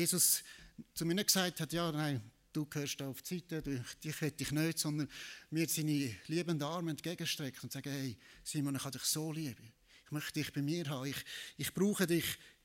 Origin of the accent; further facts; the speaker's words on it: Switzerland; born there; Ich bin als Schweizer geboren, ich kann nichts dazu tun und ich habe das Bürgerrecht von der Schweiz.